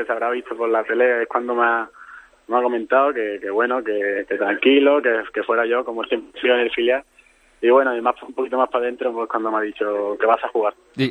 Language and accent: Spanish; Marbella, Andalusia, Spain; Yo soy de Marbella.